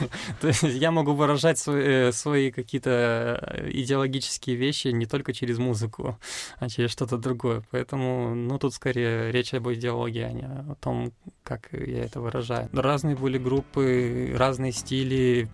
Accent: Karaganda, Karaganda Region, Kazakhstan; я родом из Караганды. Караганда славится тем, что у нас есть своеобразная тусовка, панк-хардкор-тусовка, которую знают по всему СНГ.

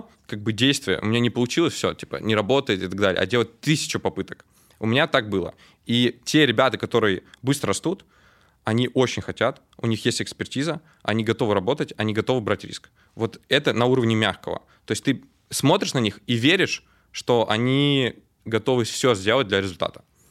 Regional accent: Bryansk, Bryansk Oblast, Russia; now in Moscow, Russia; Когда я переехал из Брянска в Москву, смотрел молодых миллиардеров 19-летних продюсеров, думал, что я не так в жизни делаю.

